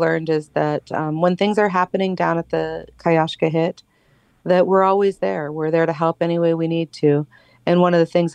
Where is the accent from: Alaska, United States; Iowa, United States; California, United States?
Alaska, United States; Sitka; I'm very lucky to be the grandchild of Tlingit. And growing up in Sitka